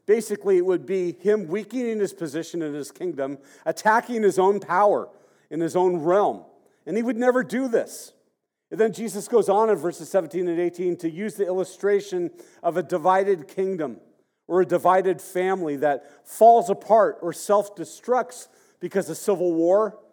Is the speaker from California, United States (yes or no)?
yes; Santa Barbara, California, United States; And growing up in Santa Barbara, you know, I just thought, well, that's a thing of the past.